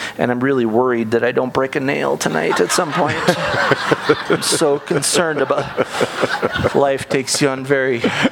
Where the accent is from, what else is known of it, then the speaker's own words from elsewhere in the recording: Minnesota, United States; As I said, I'm from Minnesota. I grew up on the farm, and it's such a funny twist and turn that your life takes, you know?